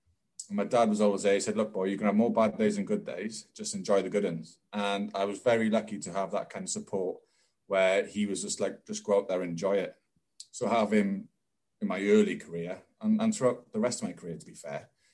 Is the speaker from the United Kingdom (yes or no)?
yes; Wales, United Kingdom; I was lucky in growing up in Wales